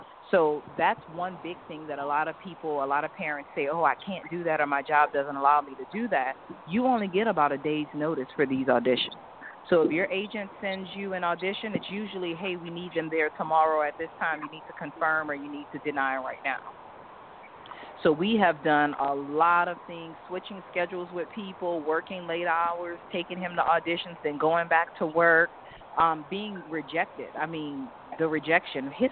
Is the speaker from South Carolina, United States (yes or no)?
no; New Orleans, Louisiana, United States; moved away as an adult; now in Georgia, United States; We have relocated here 11 years ago after Hurricane Katrina. We're originally from New Orleans, Louisiana. We were there during the hurricane.